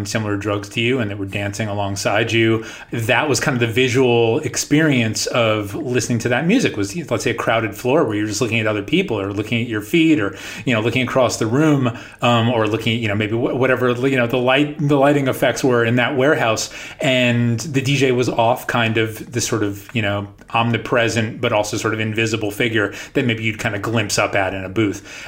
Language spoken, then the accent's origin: English; New York, United States; I grew up in New York and you would turn on 92.3